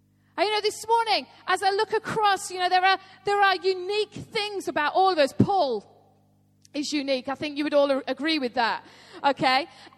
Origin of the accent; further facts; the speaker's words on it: Yorkshire and the Humber, United Kingdom; I'm a Yorkshire lass.